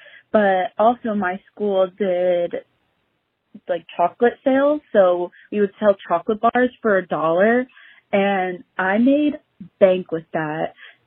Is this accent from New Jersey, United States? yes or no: yes; New Jersey, United States; Hi, ladies. … from New Jersey